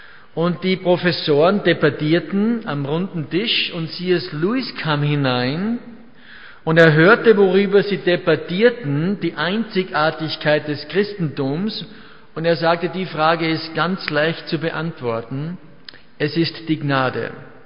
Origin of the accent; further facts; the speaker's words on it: Ramsau, Styria, Austria; bin eben aus Österreich, was man auch leicht hört, nicht weit von Salzburg, so eine Skistadt, Schladming, nebenbei ist Ramsau, da komme ich eigentlich her.